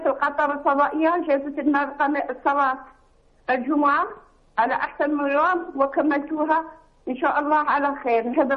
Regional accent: Algeria; واحنا جزائريين نتألم مع كل دولة عربية

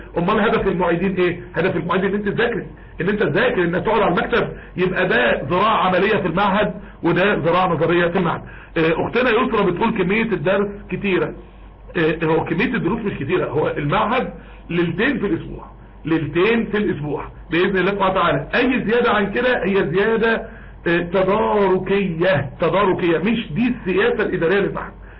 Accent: Egypt; احنا عندنا في مصر

